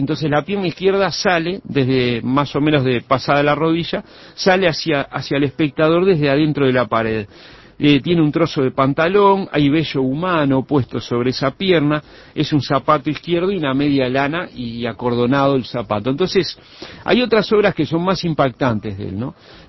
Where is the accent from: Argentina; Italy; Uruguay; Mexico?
Uruguay; Montevideo; soy montevideano, soy uruguayo, sudamericano